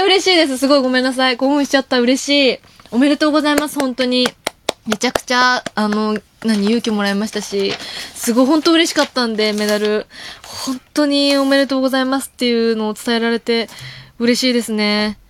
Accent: Tohoku, Japan; 東北出身ですって言った薄いつながりしかないこんな私なんですけど

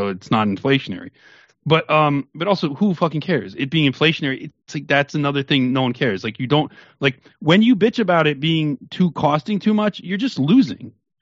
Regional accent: United States; this is a slap in the face to me as an American

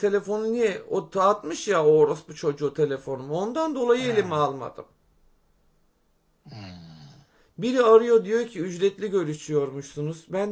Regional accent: İzmir, Turkey; Yok hayır ya ne yani ben sana İzmirliyim dedim.

